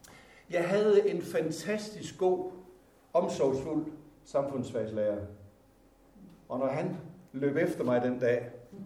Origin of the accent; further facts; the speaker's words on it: Jutland, Denmark; accent: Jutlandic; jeg snakker har noget jysk i mit tonefald